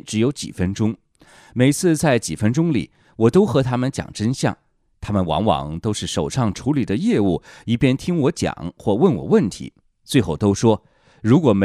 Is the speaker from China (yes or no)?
yes; China; born there; 战友间常问的一个问题是你从哪里来的，我会告诉他我出生在中国